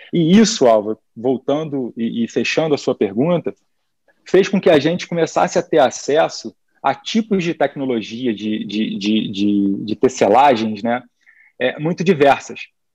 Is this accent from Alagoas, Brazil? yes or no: no; Rio de Janeiro, Brazil; Eu sou do Rio, o Rio de Janeiro tem um clima que a gente só tem duas estações do ano, né, que é o verão e o inferno